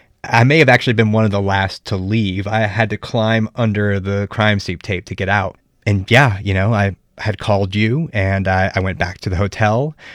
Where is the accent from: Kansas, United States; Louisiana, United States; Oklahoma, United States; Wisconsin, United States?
Louisiana, United States; New Orleans; Yeah, I'm from New Orleans, and that's a problem there as well.